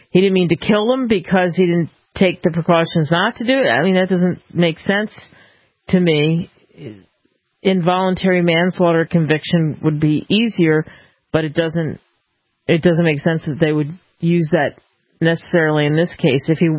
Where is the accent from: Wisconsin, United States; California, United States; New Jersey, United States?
New Jersey, United States; I have a friend, one of my best friends growing up in New Jersey, she moved to Israel